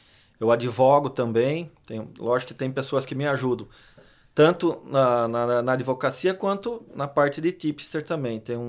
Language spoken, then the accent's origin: Portuguese; Itu, São Paulo, Brazil; Eu sou de Itu.